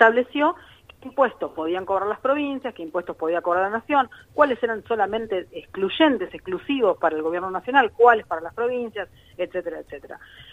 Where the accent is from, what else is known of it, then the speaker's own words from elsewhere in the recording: Argentina; nosotros como argentinos